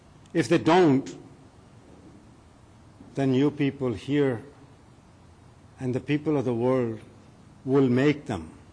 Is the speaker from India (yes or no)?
yes; India; now in Canada; I am from India